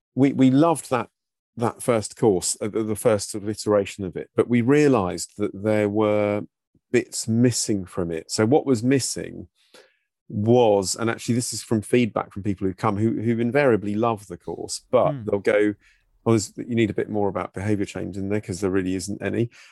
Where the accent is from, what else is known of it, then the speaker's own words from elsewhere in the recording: Brighton, South East England, United Kingdom; because obviously that was my hometown where I grew up, and I'm not going to have many links there anymore apart from them.